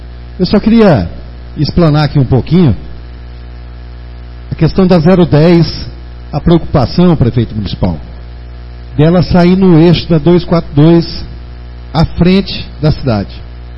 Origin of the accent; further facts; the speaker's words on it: Ipiranga do Norte, Mato Grosso, Brazil; nós que somos de Ipiranga do Norte, defendemos a nossa cidade.